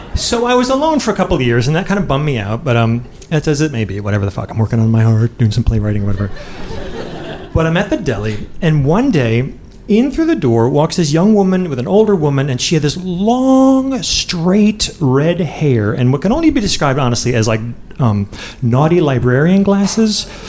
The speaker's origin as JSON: {"language": "English", "region": "Midwest", "country": "United States", "lives_now": "Boston, United States", "said": "And look, I'm from the Midwest, and so not super assertive, never aggressive dude on the dating scene."}